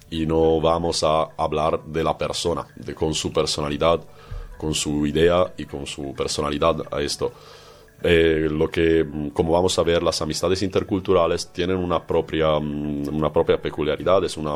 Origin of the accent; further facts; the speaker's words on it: Italy; Spanish is a second language; siendo italiano, siendo en Europa, lo que la gente piensa de mí es muy tranquilo